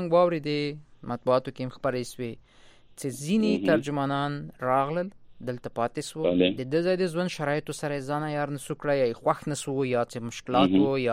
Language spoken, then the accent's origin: Pashto; Afghanistan; moved away; زه هم افغان یم، راغلی یم دلته ژوند کوم.